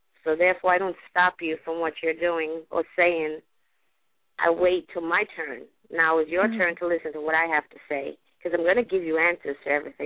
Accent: Brooklyn, New York, United States; I grew up in Brooklyn, and I was in a relationship with someone

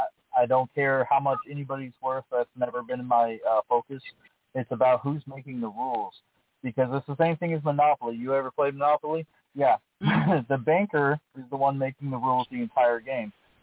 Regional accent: Chicago, Illinois, United States; I'm from Chicago. So when people leave Illinois and people leave Chicago, all these millionaires leave Chicago

